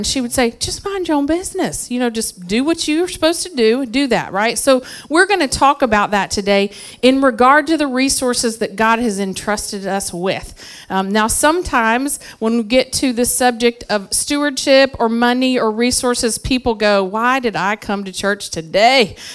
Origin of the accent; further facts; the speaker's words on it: Tennessee, United States; And there's a store in my hometown in Tennessee where I'm originally from, Fleury's Store.